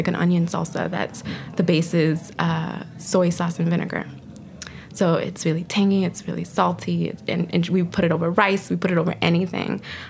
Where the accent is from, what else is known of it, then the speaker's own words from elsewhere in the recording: Lantana, Florida, United States; now in Boston, United States; I'm originally from South Florida, a small town called Lantana Beach. And I usually tell people like Palm Beach County, West Palm, because it's so small.